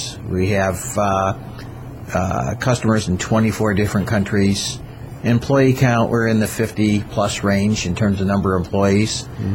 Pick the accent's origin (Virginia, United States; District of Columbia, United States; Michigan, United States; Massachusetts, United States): Michigan, United States; Flint; Good question. I'm from Flint, Michigan.